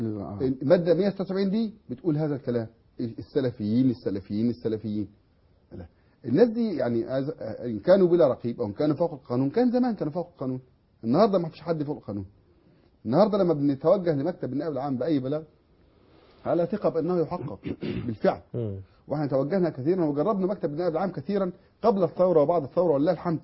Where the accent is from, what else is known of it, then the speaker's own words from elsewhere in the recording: Al-Kammash, Monufia Governorate, Egypt; ومن قريتي انا قريه الكماش